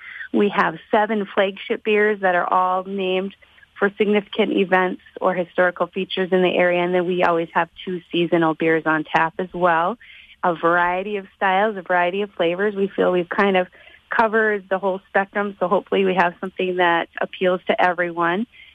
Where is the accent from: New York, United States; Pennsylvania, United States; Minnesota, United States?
Minnesota, United States; Willmar; We're originally from the Willmar, Minnesota area